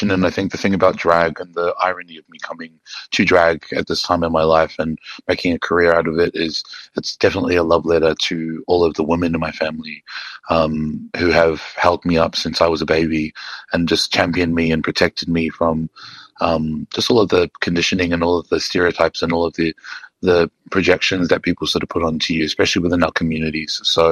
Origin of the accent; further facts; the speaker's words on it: Mangere, Auckland, New Zealand; Yeah, so I grew up in Mangere, which is infamously, I think, when we were growing up, South Auckland had such a harsh rap from the media.